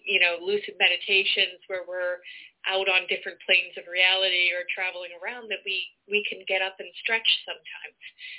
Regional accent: Canada; as a Canadian

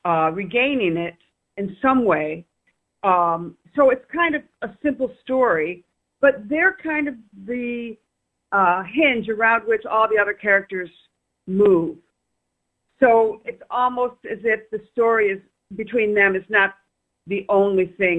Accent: New York, United States; moved away as an adult; also born or lived in Milan; Well, I am from Western New York, the Finger Lakes region

